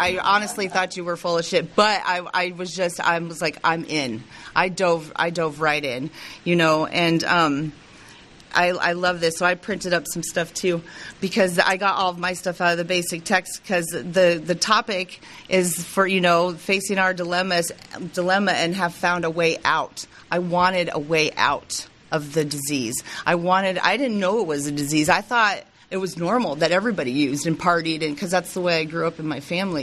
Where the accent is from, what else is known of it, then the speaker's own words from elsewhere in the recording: Denver, Colorado, United States; And I'm from Denver, and I was planning on coming here already.